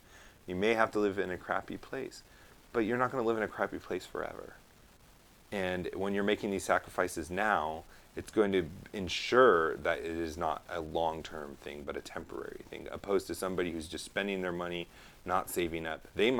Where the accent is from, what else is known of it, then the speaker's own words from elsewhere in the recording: California, United States; And I'm just biased because I'm a Californian